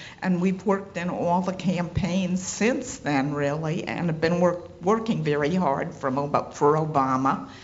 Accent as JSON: {"language": "English", "region": "New Jersey", "country": "United States", "tie": "born or raised there", "lives_now": "West Bend, United States", "said": "We live in West Bend, Wisconsin, a very conservative area. I grew up in New Jersey in a very conservative area"}